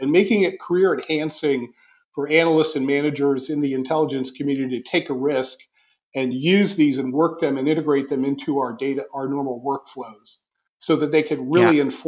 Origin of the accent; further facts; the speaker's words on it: United States; and I'll speak as an American as well